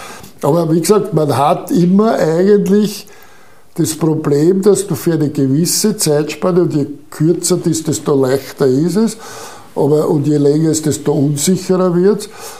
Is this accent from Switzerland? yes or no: no; United States; Ich bin auch ein Amerikaner.